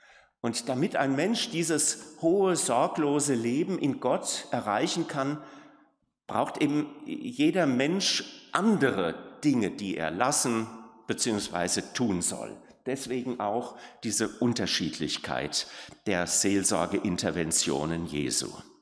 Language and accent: German; Leipzig, Saxony, Germany; Ich komme ja aus Leipzig, da haben wir wahrscheinlich den größten nicht-theologischen Ausleger der Evangelien gehabt.